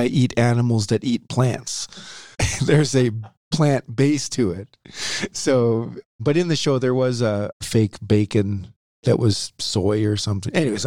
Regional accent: Saskatoon, Saskatchewan, Canada; I'm from Saskatoon, as you are from Saskatoon.

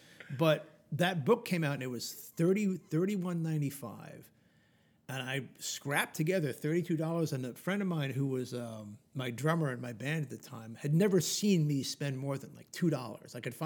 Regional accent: New York, United States; which is funny because I grew up in New York. I've never actually sat behind the driver's seat of a car.

